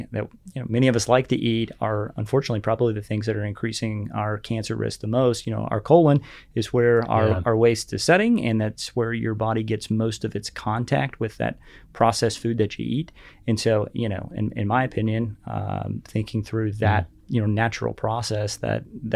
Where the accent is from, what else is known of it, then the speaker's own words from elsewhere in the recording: Kentucky, United States; Yeah, so I grew up in Western Kentucky, and my first exposure to medicine, I shadowed the family practitioner in my town.